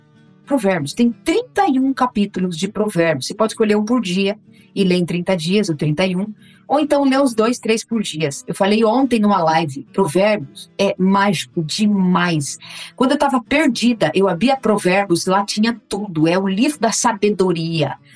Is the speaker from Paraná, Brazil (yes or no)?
yes; Paraná, Brazil; na região oeste do Paraná, que é a minha terra, onde eu vivo.